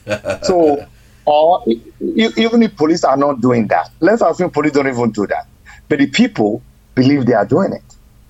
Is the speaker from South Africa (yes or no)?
no; Nigeria; okay, we as Nigerian people, how do we want to be police?